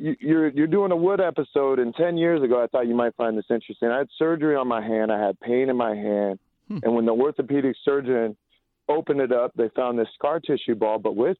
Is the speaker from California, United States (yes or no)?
yes; Eureka, California, United States; now in Los Angeles, United States; I'm from Humboldt County, so wow. Eureka.